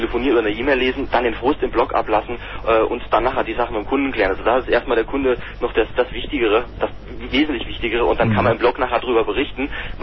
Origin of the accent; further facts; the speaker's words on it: St. Wendel, Saarland, Germany; Ich bin aus dem Saarland, genauer gesagt aus St. Wendel.